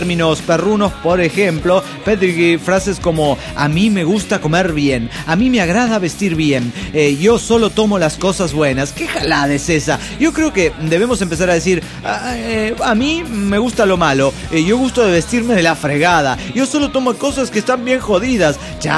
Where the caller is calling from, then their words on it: Atlanta, Georgia, United States; de Atlanta, Georgia.